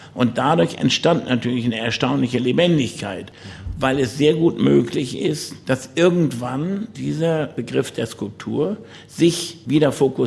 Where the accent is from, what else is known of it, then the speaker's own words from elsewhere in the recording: North Rhine-Westphalia, Germany; Ich bin immer stolz darauf, Münsterländer zu sein. Ich bin auf dem Dorf im Münsterland groß geworden.